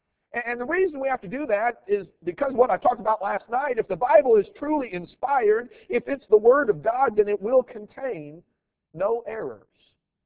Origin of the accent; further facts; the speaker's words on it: Iowa, United States; I grew up in Iowa, and over the years, we like to go to vacation in Florida